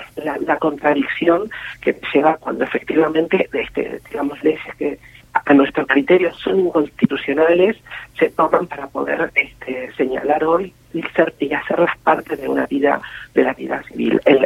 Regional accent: Argentina; Yo soy embajadora de la Argentina, la primera embajadora trans que tiene que, como misión, promover los derechos que se han consagrado, que consagró nuestro pueblo, que consagró la democracia. Y a la vez también tengo que denunciar a mi país

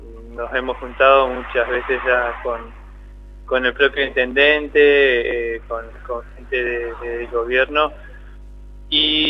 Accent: Esquel, Chubut, Argentina; A mí me llena de orgullo decir que soy de Esquel, porque es una ciudad muy muy linda.

